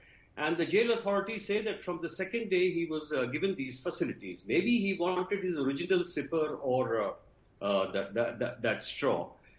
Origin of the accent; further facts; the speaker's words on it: Jharkhand, India; I come from Jharkhand.